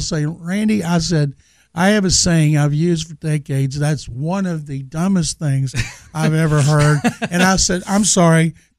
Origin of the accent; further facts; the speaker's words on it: Waco, Texas, United States; So this is Texas Sports Hall of Fame. It's in my hometown of Waco, and I'm the only one who's not from the Metroplex being inducted.